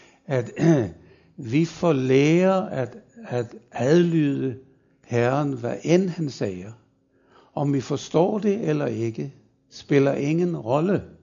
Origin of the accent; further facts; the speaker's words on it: Germany; Danish is a second language; now in Denmark; Og det har man store problemer med i Tyskland, hvor jeg kommer fra.